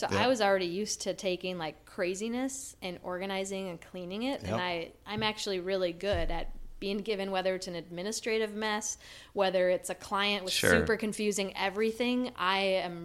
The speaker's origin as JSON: {"language": "English", "town": "Minneapolis", "region": "Minnesota", "country": "United States", "tie": "born or raised there", "said": "I grew up near Lake Street Kmart, so technically I was in the Roosevelt District."}